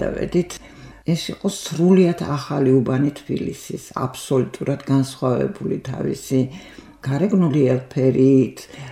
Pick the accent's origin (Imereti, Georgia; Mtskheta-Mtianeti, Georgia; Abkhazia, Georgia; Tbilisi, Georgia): Tbilisi, Georgia; თბილისში დავიბადე მე, თბილისში გავიზარდე და ვცდილობ თბილისს არ გავცდე.